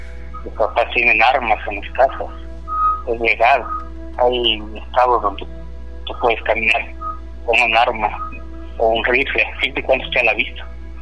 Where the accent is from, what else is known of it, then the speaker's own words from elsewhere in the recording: Mexico; now in United States; mexicano, le digo a mis hijos, no, ustedes como yo hasta que se casen, salen de aquí